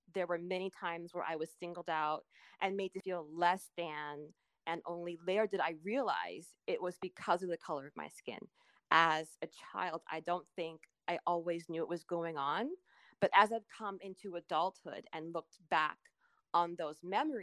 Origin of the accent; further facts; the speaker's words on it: Juneau, Alaska, United States; I've had to come to terms with the fact that growing up in Juneau, I wanted to be white.